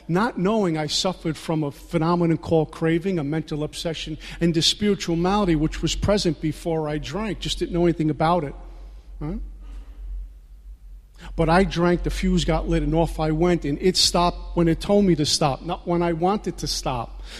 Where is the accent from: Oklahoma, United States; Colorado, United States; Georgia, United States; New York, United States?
New York, United States; Brooklyn; I'm from Brooklyn, right?